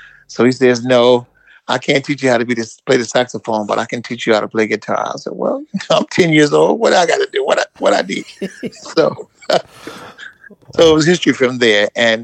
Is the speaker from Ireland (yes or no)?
no; Omaha, Nebraska, United States; I was born in Omaha, Nebraska.